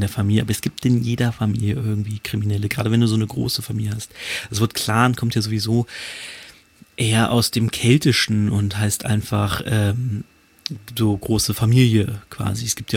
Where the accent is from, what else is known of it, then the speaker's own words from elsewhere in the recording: Hanover, Lower Saxony, Germany; Ich komme ja aus Hannover